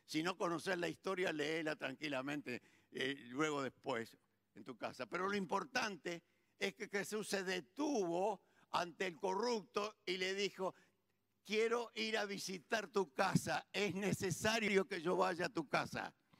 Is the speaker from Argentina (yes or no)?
yes; Argentina; nosotros como cristianos y como argentinos